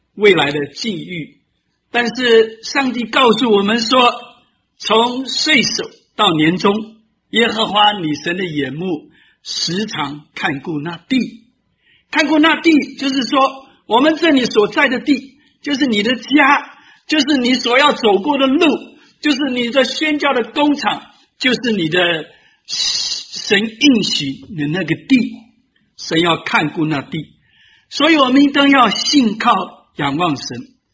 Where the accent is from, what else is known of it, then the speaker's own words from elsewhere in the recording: China; 我们中国人蛮聪明的，有两个年，不是吗？